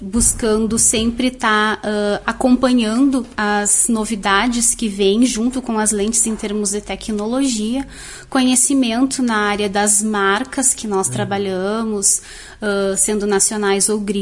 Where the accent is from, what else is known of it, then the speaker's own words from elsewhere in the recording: Lagoa Vermelha, Rio Grande do Sul, Brazil; also born or lived in Porto Alegre; Eu sou natural de Porto Alegre. Aí eu nasci lá, morei lá até meus 8 anos e vim para Lagoa com os meus pais.